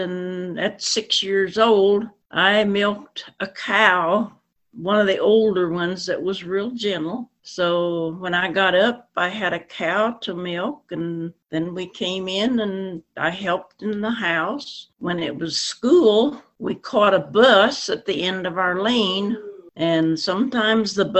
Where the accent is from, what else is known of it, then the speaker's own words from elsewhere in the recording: Tell City, Indiana, United States; I grew up in the house I'm living in right now. I was born in the upstairs 90 years ago. And let's see, Tell City.